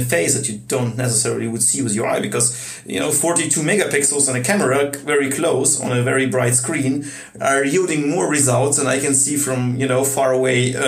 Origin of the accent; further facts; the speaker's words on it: Russia; now in Germany; I come from Russia